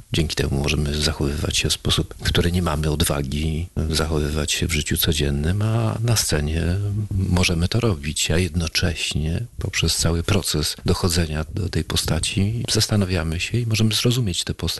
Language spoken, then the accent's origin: Polish; Konin, Greater Poland Voivodeship, Poland; Ja pochodzę z małego, dość małego miasta, z Konina i pewno ten prowincjonalizm ciągnę za sobą.